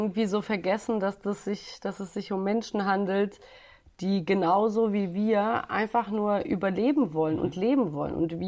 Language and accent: German; Bosnia & Herzegovina; Und da sind wir vor allem in meiner Heimat in Bosnien unterwegs.